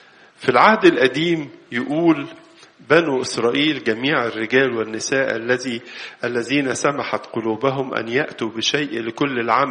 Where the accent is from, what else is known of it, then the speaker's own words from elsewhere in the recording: Egypt; كلنا كمصريين